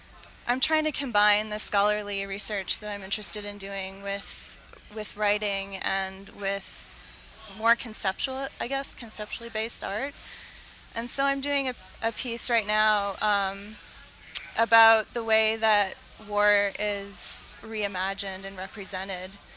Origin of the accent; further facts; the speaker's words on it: Martha's Vineyard, Massachusetts, United States; also born or lived in Los Angeles; I grew up in Massachusetts on Martha's Vineyard, but I've lived all over the place. I just was in Los Angeles for 2 years.